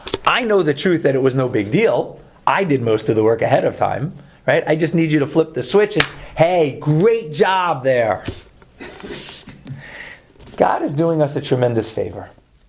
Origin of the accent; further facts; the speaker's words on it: Brooklyn, New York, United States; accent: Brooklyn; Sorry, my Brooklyn accent gets in there sometimes.